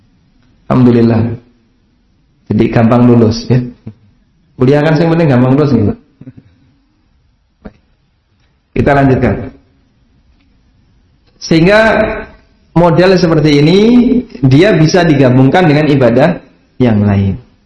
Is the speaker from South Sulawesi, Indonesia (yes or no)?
no; Paciran, East Java, Indonesia; Saya asli dari Paciran, Lamongan, Jawa Timur. Rumah saya dengan laut 200 meter. Jalan Dendles itu dekat rumah saya.